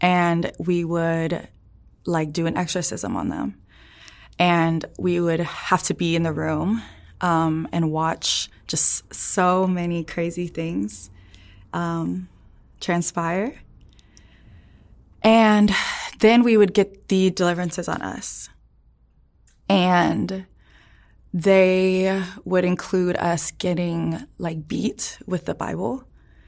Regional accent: Dallas, Texas, United States; also born or lived in Arlington; From Dallas, technically Arlington, Texas, but grew up in Dallas.

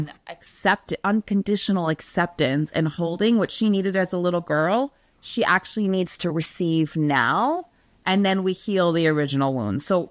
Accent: New York City, New York, United States; And I grew up in New York City.

